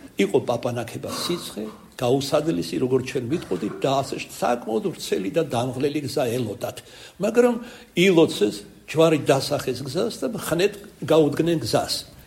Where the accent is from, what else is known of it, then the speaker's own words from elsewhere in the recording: Kartli, Georgia; ქართლელი ვარ მეცა და ქართლურად გეტყვით.